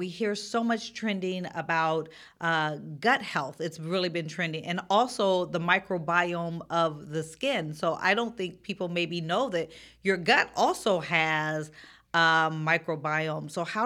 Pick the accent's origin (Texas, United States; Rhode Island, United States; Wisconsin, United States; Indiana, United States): Wisconsin, United States; My kids think it's gross, but I'm from Wisconsin. They got a lot of German influence.